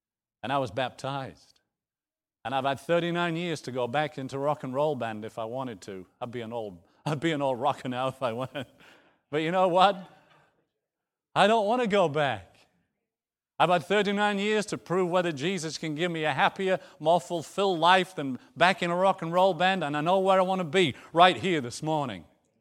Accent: York, Yorkshire and the Humber, United Kingdom; I'm from York. It's an old Roman town. It's a tourist place.

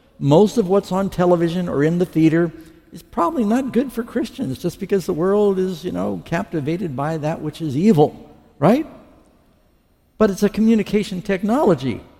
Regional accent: New York City, New York, United States; Because, y'all, I'm from New York City, and there's a lot of games out there, a lot of bamboozling, a lot of con artists.

